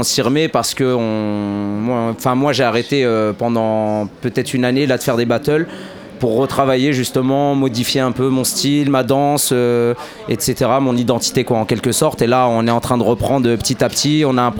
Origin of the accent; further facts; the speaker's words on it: Orléans, Centre-Val de Loire, France; On vient d'Orléans dans le 45